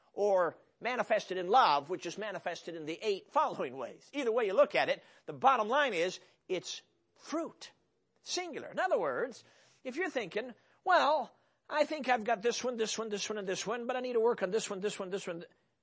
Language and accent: English; Chicago, Illinois, United States; Now, I grew up in Chicago, and for me, fruit was in the grocery store.